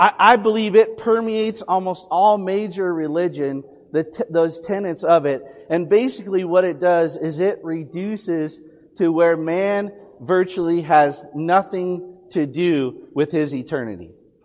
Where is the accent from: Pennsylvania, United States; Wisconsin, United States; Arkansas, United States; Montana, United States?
Montana, United States; So growing up in Montana, there's a lot of pride in the state of Montana.